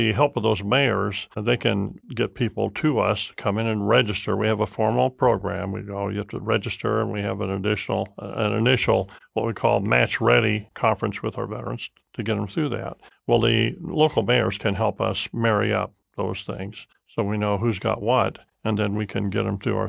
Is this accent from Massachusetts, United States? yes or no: no; Sullivan, Illinois, United States; All across America are these flyover towns, towns like where I grew up in Sullivan, Illinois.